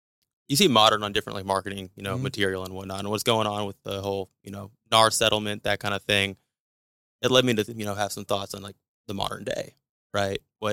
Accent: Missouri, United States; Yeah, man, I grew up in Tower Grove.

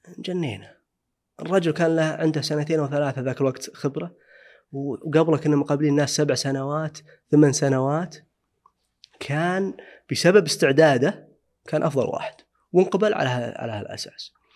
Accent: Saudi Arabia; حنا يمكن عندنا في السعودية

